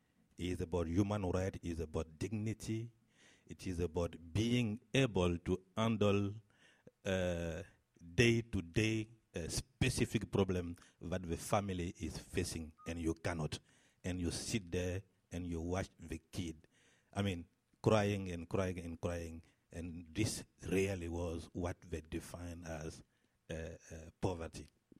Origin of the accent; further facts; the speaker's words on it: Côte d’Ivoire; I'm from Cote d'Ivoire. It's called Ivory Coast in English.